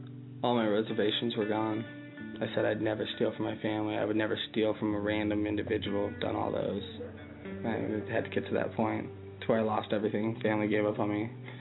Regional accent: Tucson, Arizona, United States; I'm 22 years old. I'm from Tucson, Arizona.

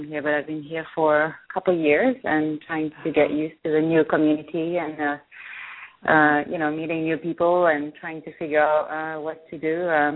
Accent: Switzerland; moved away as an adult; now in Singapore; Well, I'm originally from Switzerland and I was born and raised there. Lived about 3 decades there, and then my job at the time brought me to Asia, to Singapore specifically

